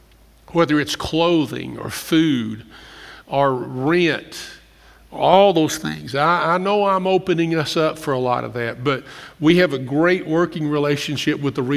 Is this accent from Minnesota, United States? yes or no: no; Summersville, West Virginia, United States; There's a guy I grew up with in Summersville.